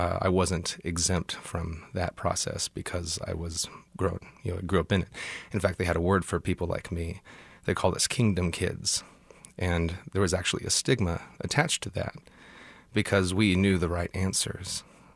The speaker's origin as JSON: {"language": "English", "town": "Kansas City", "country": "United States", "tie": "born or raised there", "said": "my mother, she lives in Austin, Texas now, but I grew up in Kansas City"}